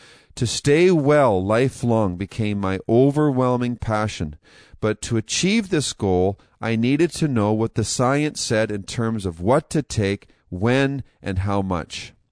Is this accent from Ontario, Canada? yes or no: no; Calgary, Alberta, Canada; Born and raised in Calgary, Alberta, I always had a natural interest and affinity for sports of every single kind.